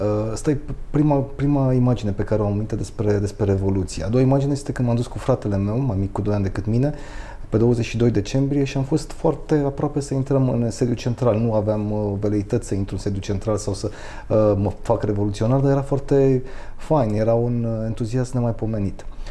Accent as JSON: {"language": "Romanian", "region": "Bucharest", "country": "Romania", "said": "Eu sunt un bucureștean, prima generație de bucureșteni. În timpul Revoluției aveam 17 ani și m-am dus în 21 decembrie, fiind locuind în cartierul Operetei, foarte aproape de universitate"}